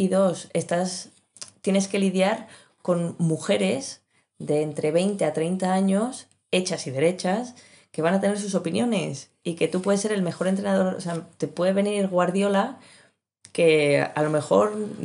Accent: Argentina; como los argentinos, ¿no? Que hablamos mucho

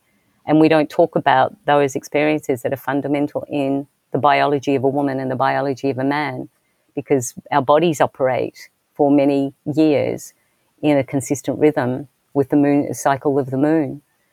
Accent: Australia; being Australian, I was raised in a particular way

